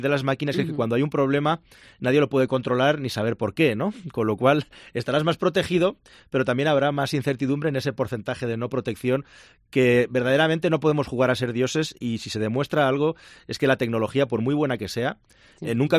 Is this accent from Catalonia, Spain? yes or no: yes; Barcelona, Catalonia, Spain; yo vengo de Barcelona